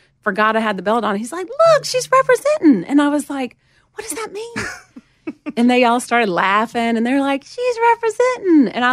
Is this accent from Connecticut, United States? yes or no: no; Montgomery, Alabama, United States; I grew up in Montgomery, but my family's from Nashville. My mother grew up in Nashville.